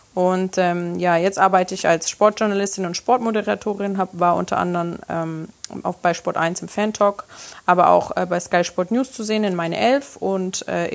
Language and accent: German; Germany; Also, mein Papa ist aus Rom, meine Mama aus Sardinien. Ich bin aber in Deutschland groß geworden und habe mein Leben lang Fußball gespielt.